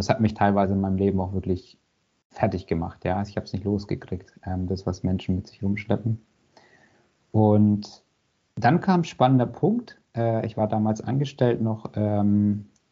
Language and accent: German; Fürth, Bavaria, Germany; accent: rolled R; now in Speyer, Germany; Ich bin gebürtiger Fürther. Also ich komme aus Mittelfranken. Das werdet ihr hören, wenn mein R immer rollt.